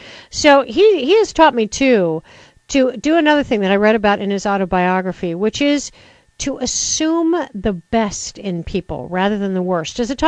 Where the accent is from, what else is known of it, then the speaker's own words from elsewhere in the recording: United States; Yeah, I agree. Except, you know, I'm an American too, so I hate ordering people about.